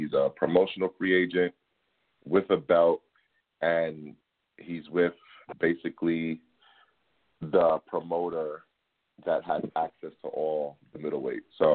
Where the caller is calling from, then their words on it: New York City, New York, United States; You know, I'm from the Gloom Tomb in the Bronx, New York City, BX Stand Up.